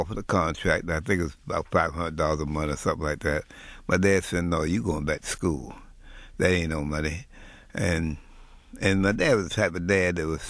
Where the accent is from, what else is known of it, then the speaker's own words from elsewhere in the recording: Ecorse, Michigan, United States; I grew up in Ecorse.